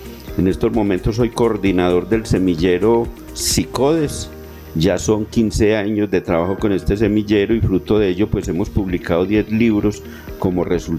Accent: Pueblo Rico, Risaralda, Colombia; recuperar la historia y la memoria cultural de mi tierra natal, de Pueblo Rico.

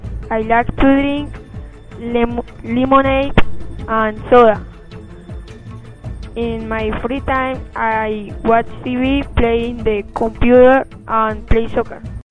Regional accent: Bucaramanga, Santander, Colombia; born there; English is a second language; now in Girón, Colombia; I am 13 years old. I was born in Bucaramanga, but I live in Girón. I live with my father, mother and brother.

